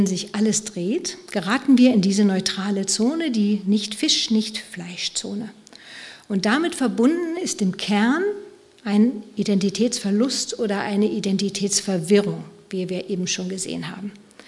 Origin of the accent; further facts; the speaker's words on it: Gütersloh, North Rhine-Westphalia, Germany; die Gegend um Gütersloh ist meine Heimat. Es ist die Region, in der wir aufgewachsen sind.